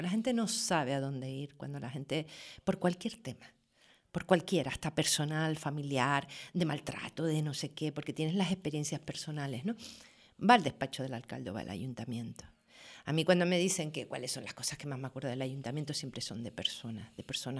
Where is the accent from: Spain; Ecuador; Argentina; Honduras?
Spain; Canary Islands; Era como decía, mi tierra, mi isla, mi Teide.